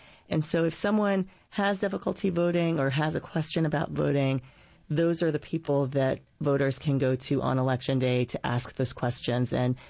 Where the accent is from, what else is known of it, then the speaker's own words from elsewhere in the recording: Greensboro, North Carolina, United States; also born or lived in Brooklyn, New York; So I was born in Brooklyn, New York. My parents were both raised in the city, and my dad moved to North Carolina to go to college. He went to Fayetteville State, and we ended up in Greensboro once he graduated.